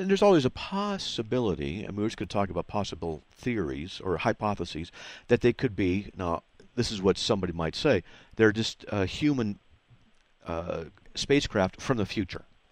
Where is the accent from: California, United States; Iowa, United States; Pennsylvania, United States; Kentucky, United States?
California, United States; Buena Park; because I grew up in Buena Park when I was younger.